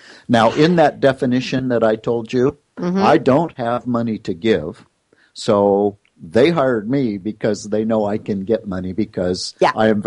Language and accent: English; Eugene, Oregon, United States; born there; And I was born in Eugene.